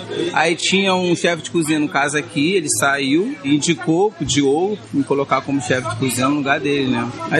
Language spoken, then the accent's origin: Portuguese; Rio de Janeiro, Brazil; tenho 38 anos, sou aqui do Rio de Janeiro.